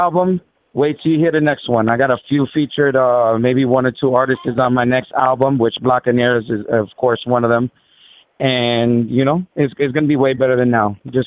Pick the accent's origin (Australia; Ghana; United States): United States; Bronx, New York; Well, to be honest, I've had the love of music all my life, especially growing up in Bronx, New York.